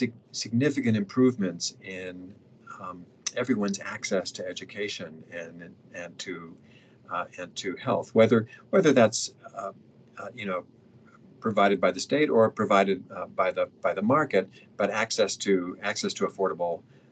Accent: Hong Kong; I grew up in Hong Kong, and that was a place at the time that was just bursting with economic growth and human flourishing.

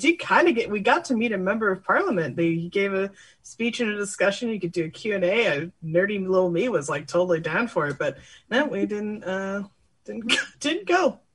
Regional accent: Ireland; I shouldn't even give a shit as an Irish person oppressed by their fucking rule for hundreds of years.

